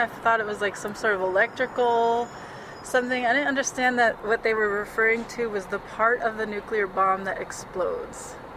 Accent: Colorado, United States; growing up in Colorado, I'd kind of heard of rocky flats

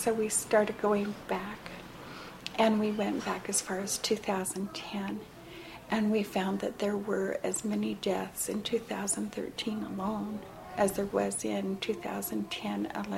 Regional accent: Vernal, Utah, United States; I am the midwife from the Vernal, Utah area.

